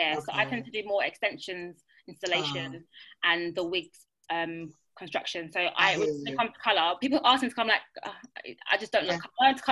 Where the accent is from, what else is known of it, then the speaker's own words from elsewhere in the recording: Ghana; But I'm from Ghana, so I get mine from Ghana.